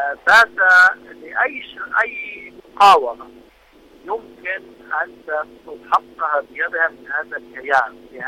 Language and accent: Arabic; Lebanon; طرفة عندنا في لبنان يكون واحد هيك مضروب ومشبع بالضرب